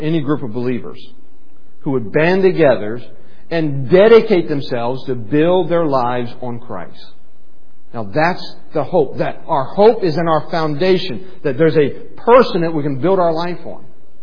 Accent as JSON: {"language": "English", "country": "United States", "tie": "born or raised there", "said": "I'm an American. I've lived in America all my life. I love America."}